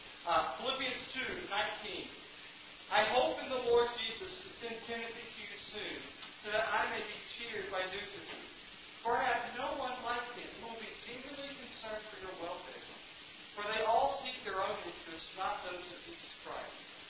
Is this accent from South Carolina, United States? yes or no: yes; South Carolina, United States; accent: southern drawl; I have a little bit of a southern drawl because I grew up in South Carolina, right?